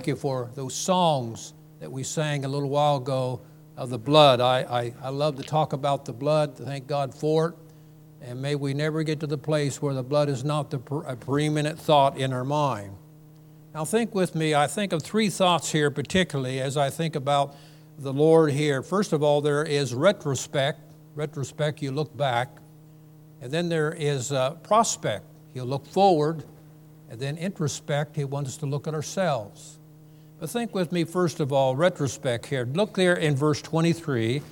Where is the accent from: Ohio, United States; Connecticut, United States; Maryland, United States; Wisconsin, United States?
Ohio, United States; And I'm from Ohio, so now and then I slip and sing washed instead of washed, okay?